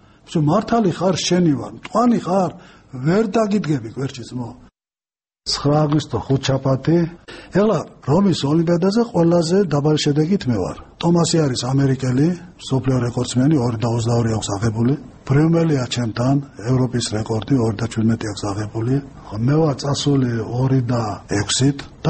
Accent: Tbilisi, Georgia; დიდუბეში დავიბადე გავიზარდე. სადაც მე ვცხოვრობდი, ძალიან ახლოს იყო დიდუბის ეკლესია, თამარმეფის ეკლესია სულძახიან.

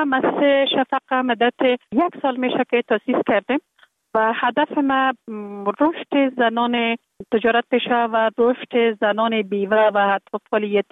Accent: Kabul, Afghanistan; born there; در کابل زندگی میکنم. در کابل متولد شدیم در سال 1363 در یک خانه اواده روشن فکر، خانواده که از جمله خانواده های اهل معارف کشور بودن متولد شدیم

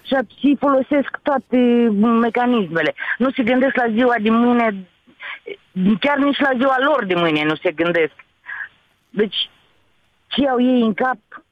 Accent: Moldova; moved away; Și eu sunt în final din Moldova. Mă doare de ce am ieșit.

